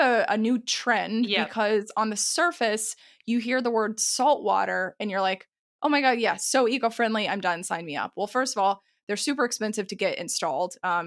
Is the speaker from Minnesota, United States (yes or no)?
no; Texas, United States; I grew up in Texas, where, I mean, you'd be hard to find a house that didn't have a pool.